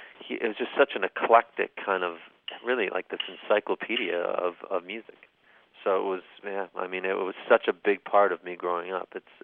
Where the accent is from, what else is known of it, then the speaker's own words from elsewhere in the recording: Etobicoke, Ontario, Canada; I grew up in Etobicoke, so it would take like an hour to get there